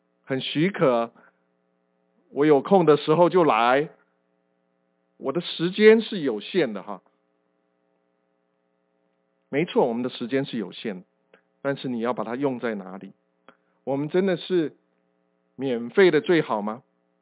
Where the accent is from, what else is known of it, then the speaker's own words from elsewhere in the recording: China; now in United States; 我们中国人尤其是特别会讨价还价。当然我现在我们这个来到美国以后也许比较不会了哈